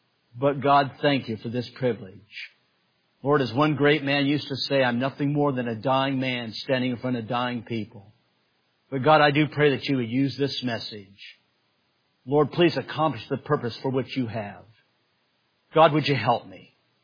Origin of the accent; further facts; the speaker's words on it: Greenville, South Carolina, United States; I'm from Greenville, South Carolina. Flew here yesterday.